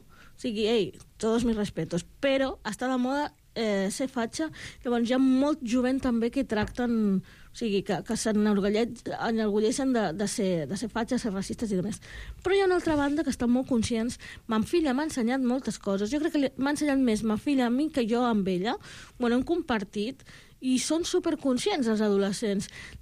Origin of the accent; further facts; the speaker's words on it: Catalonia, Spain; tinc els ancestres i tot el pes de l'Àfrica en mi. Però clar, també sóc catalana, supercatalana, la pubilla catalana.